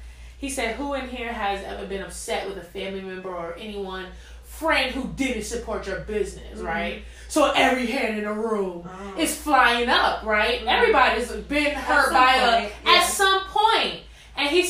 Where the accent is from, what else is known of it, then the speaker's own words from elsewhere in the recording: Queens, New York, United States; they follow me because I'm from Queens and they represent Queens.